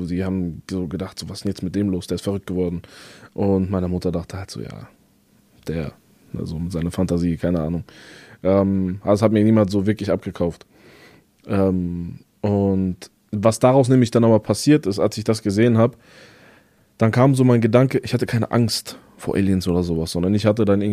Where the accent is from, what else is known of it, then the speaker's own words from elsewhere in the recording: Wächtersbach, Hesse, Germany; Kurz danach bin ich in Wächtersbach aufgewachsen. In der Nähe von Offenbach, Hanau und so.